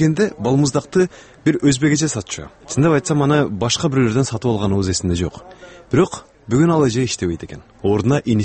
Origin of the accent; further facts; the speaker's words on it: Isfana, Batken Region, Kyrgyzstan; Менин өзүмдүн балалыгымдагы Исфанада өткөн. Жакында кичи мекениме кайрадан барып